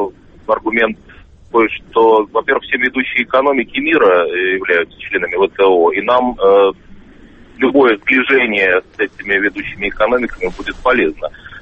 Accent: Moscow, Russia; Мне 40 лет, я москвич, предприниматель.

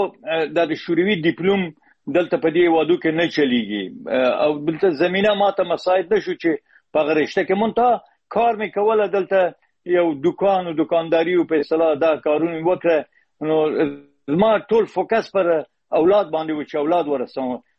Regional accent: Herat, Afghanistan; born there; په هرات کې پیدا شوی یم.

